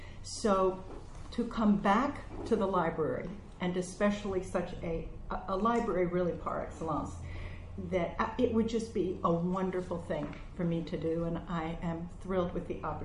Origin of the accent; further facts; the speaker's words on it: New York, United States; now in Boston, United States; When I finished college, I came from New York, but my roots are Richmond, Virginia. I moved to Boston and went to Simmons.